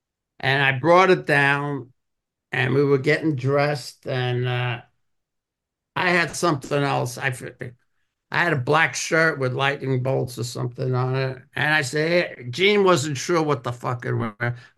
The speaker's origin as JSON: {"language": "English", "town": "Bronx", "region": "New York", "country": "United States", "tie": "born or raised there", "said": "From the time I grew up in the Bronx, I was the first kid to get bell bottoms."}